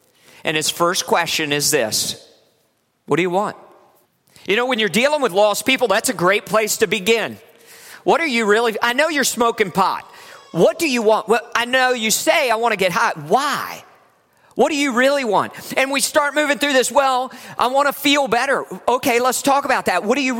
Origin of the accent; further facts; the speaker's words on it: West Virginia, United States; When I go anywhere in the world and mention I'm from West Virginia, There's immediately like all this baggage, some of which I love.